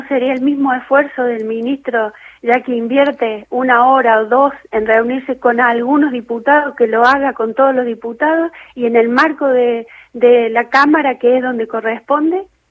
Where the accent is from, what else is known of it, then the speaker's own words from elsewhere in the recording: Córdoba, Argentina; Soy de Córdoba.